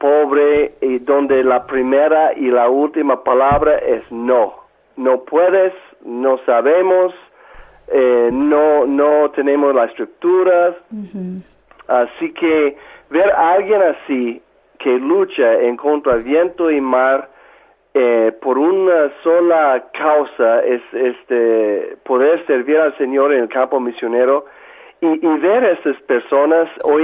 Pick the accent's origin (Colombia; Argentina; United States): United States; Washington; Spanish is a second language; now in Spain; soy originario del estado de Washington, los Estados Unidos. Provengo de una familia no cristiana y desde 2003 estoy viviendo en la bella ciudad de Granada. Me he hecho granadino aquí en España.